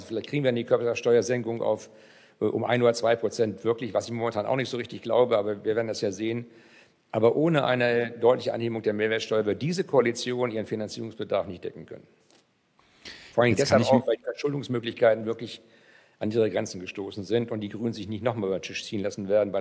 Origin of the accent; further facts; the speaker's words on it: Strande, Schleswig-Holstein, Germany; Ich komme aus Strande, dort haben wir alte Fischerhäuser mit großen Grundstücken, die nach dem Krieg entstanden sind, weil die Menschen, die aus Ostpreußen kamen, angesiedelt worden sind und noch Selbstversorgung brauchten.